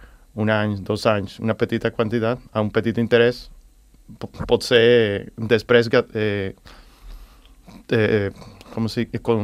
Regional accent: Venezuela; now in Sant Cugat, Spain; Jo sóc de Venezuela.

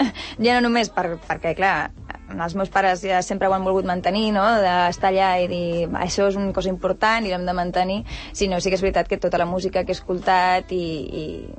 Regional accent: Catalonia, Spain; jo sóc vallesana, perquè sí que és veritat que em trobaràs tant a Sant Cugat, com a Cerdanyola, com a Rubí, i... Visc a Cerdanyola el que posa el meu DNI

